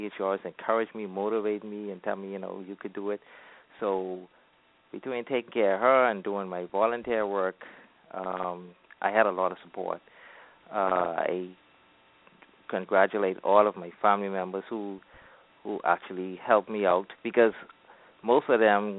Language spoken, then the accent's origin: English; New Providence, Bahamas; born there; I was born in the Bahamas in a beautiful island called New Providence, which the capital is located. The capital is Nassau.